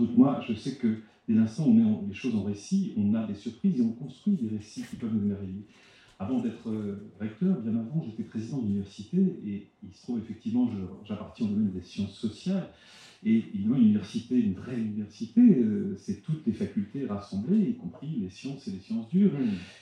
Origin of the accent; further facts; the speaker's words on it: Avignon, Provence-Alpes-Côte d'Azur, France; Chez nous, à Avignon, le gros investissement